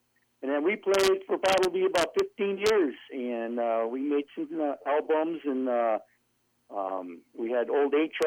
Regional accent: Stevens Point, Wisconsin, United States; also born or lived in Milwaukee; I was born in Milwaukee, and I was raised in Stevens Point, Wisconsin.

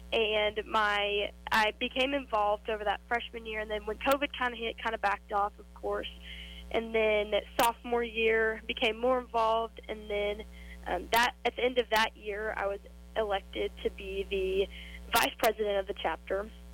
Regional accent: Chickasha, Oklahoma, United States; I'm originally from the town of Chickasha, Oklahoma.

